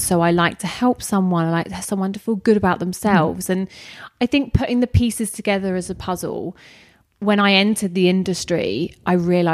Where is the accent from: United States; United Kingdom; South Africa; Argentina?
United Kingdom; Ramsgate, South East England; So I'm from Kent, and in a place I was born in Ramsgate, right on the sea. And now currently I live in Minas Bay, which is still down there, tiny little seaside town.